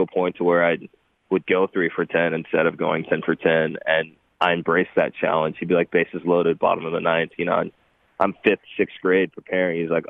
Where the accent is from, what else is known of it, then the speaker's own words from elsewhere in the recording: Dallas, Texas, United States; now in Pittsburgh, United States; I grew up in Dallas, and you got the Mavericks downtown, you got the Stars downtown